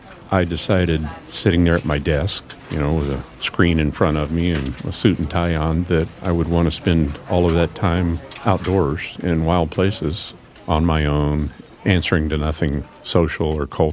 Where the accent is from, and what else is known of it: Anchorage, Alaska, United States; born or raised there